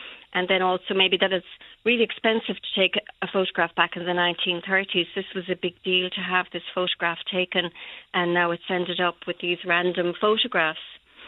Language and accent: English; Tralee, Munster, Ireland; and I'm from Tralee, and I was up for the day